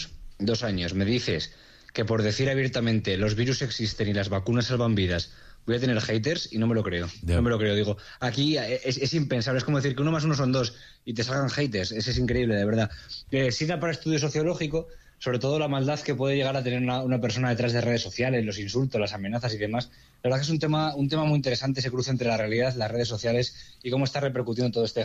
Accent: Salamanca, Castile and León, Spain; estoy en una ciudad, soy de Salamanca, es una ciudad pequeña, más o menos nos conocemos todos.

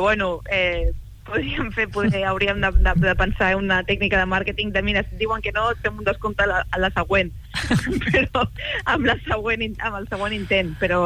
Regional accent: Barcelona, Catalonia, Spain; la meva parella, que encara vivia a Barcelona, nosaltres som de Barcelona

